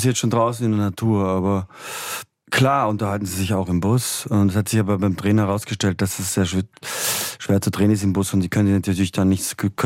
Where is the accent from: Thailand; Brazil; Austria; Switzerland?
Austria; Feldkirch, Vorarlberg; Also es ist ein kleiner Ortsteil von Feldkirch tatsächlich, wo ich herkomme.